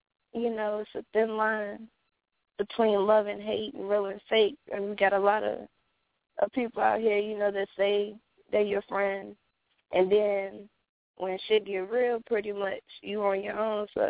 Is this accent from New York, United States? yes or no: no; Appomattox, Virginia, United States; Well, I grew up in Appomattox, Virginia, and I've been writing music since I was about 7 or 8